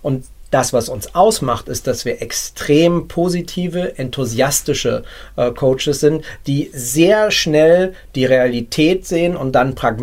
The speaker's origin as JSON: {"language": "German", "region": "Berlin", "country": "Germany", "tie": "born there", "said": "Berlin ist halt der Ort, an dem gearbeitet werden muss, und meine Geburtsstadt."}